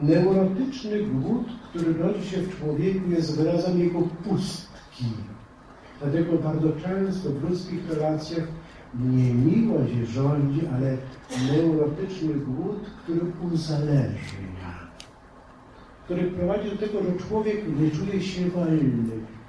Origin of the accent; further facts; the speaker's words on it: Pomeranian Voivodeship, Poland; Ja pochodzę z Pomorza Gdańskiego.